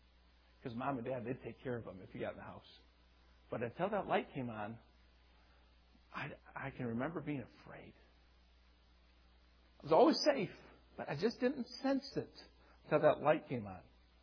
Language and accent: English; Michigan, United States; Anyway, in the 1970s, I grew up in Oakland County.